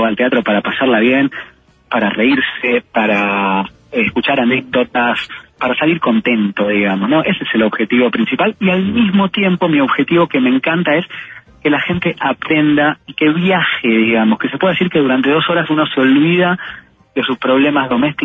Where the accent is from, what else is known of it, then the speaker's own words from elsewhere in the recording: Argentina; born there; tengo 38 años, nací en Argentina, nací bajo un prisma completamente occidental